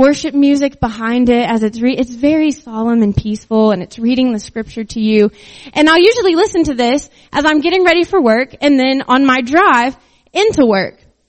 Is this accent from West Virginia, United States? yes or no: yes; West Virginia, United States; Well, I was raised in West Virginia. I should not be scared of bugs the way that I am.